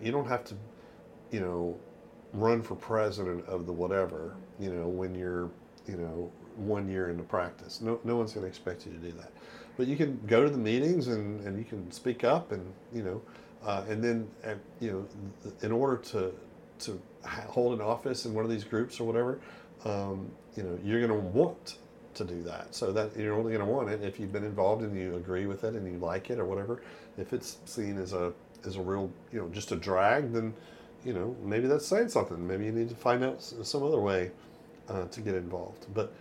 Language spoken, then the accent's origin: English; Mississippi, United States; also born or lived in Louisiana; I was born in Louisiana, raised in Mississippi, and went to college and medical school in Alabama.